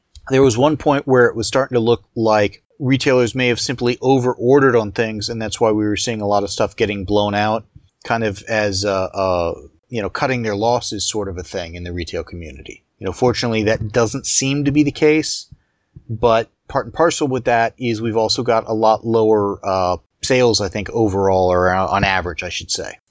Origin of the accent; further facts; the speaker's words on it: San Diego, California, United States; Growing up in San Diego, this would have been a huge risk.